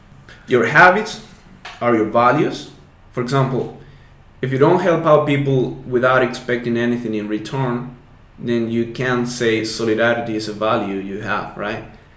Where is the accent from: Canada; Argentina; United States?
Argentina; English is a second language; So I'm from Argentina. I live in North Argentina.